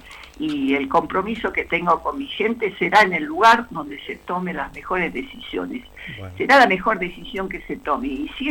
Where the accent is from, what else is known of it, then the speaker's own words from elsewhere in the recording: Tartagal, Salta, Argentina; Vengo de Tartagal, sí.